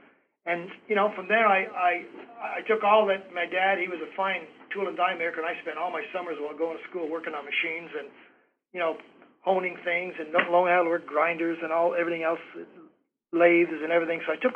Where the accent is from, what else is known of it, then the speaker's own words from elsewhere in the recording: Canada; born there; I was born in Canada many, many years ago